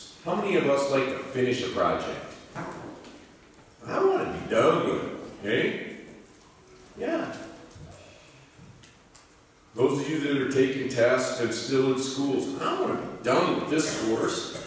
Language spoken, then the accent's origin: English; Michigan, United States; from Michigan like me.